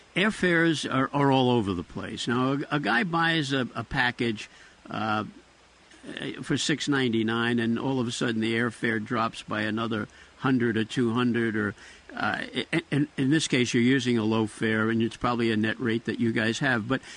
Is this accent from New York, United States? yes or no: yes; New York, United States; I grew up in New York with a bunch of Irishmen